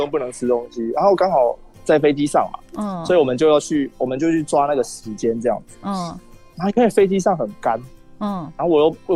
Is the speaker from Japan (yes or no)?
yes; Japan; Chinese is a second language; 这是真的，我们日本人真的不手软，他直接往深处捅哎、欸。